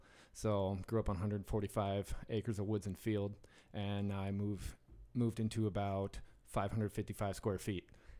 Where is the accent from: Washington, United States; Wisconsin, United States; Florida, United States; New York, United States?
Wisconsin, United States; Amory; I mean, my hometown, and I love it because, you know, hometown roots, but about the most fitness I ever saw was 12-ounce curls.